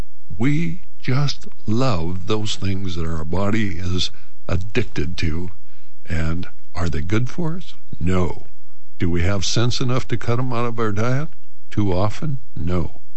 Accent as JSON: {"language": "English", "region": "Montana", "country": "United States", "said": "But, Mike, I was from Montana."}